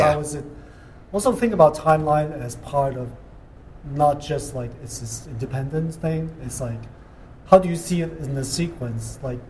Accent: Hong Kong; Well, I think like just growing up in Hong Kong, it's like so

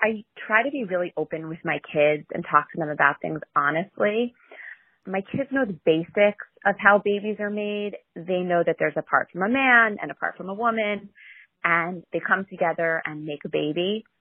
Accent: Westport, Connecticut, United States; I am from Westport, Connecticut.

